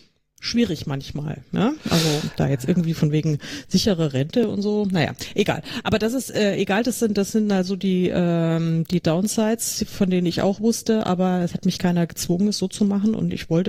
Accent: Frankfurt, Hesse, Germany; meine Heimat. Außerdem ist Frankfurt total praktisch, weil man ganz schnell eigentlich überall ist, weil es so schön mittig liegt und also verkehrsgünstig.

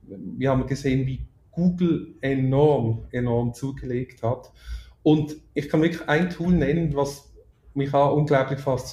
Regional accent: Basel, Basel-Stadt, Switzerland; also born or lived in Zürich; now in Horgen, Switzerland; Ich bin in Basel aufgewachsen, seit über 30 Jahren aber in Zürich. Würden wir Dialekt sprechen, würde man das sogar noch hören. Ich kriege das nicht weg. Ich lebe mit meiner Frau seit über 12 Jahren in Horgen am Zürichsee.

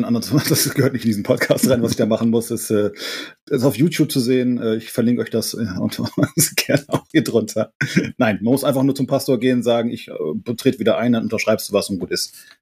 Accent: Lower Saxony, Germany; ich komme ja aus Niedersachsen.

